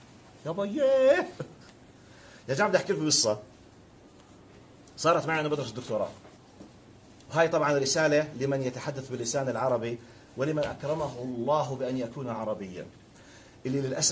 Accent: Jordan; ومعروف إني أنا من الأردن وبدرس كنت ماجستير تفسير وبكمل أديان

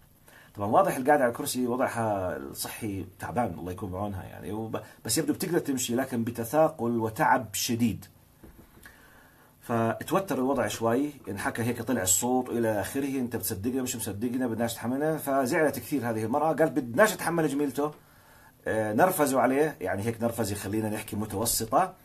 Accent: Amman, Amman Governorate, Jordan; أنا ابن هالمجتمع، يعني أنا مش صغير، أنا عمري 50 سنة عدم مؤاخذة، أنا مولود في عمان وعايش في عمان في الأردن ومسافر ورايح جاي وزاير كذا

